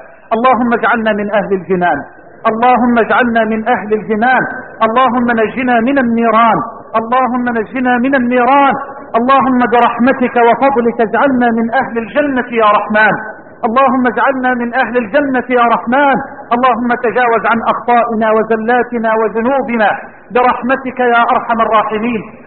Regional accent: Egypt; اللهم إنا نسألك أن تجعل بلدنا مصر واحة للأمن والأمان

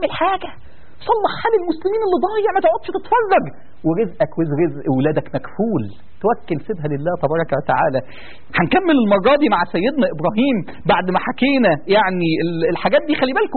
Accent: Egypt; يعني احنا نفرح ونعتز كمصريين جدا

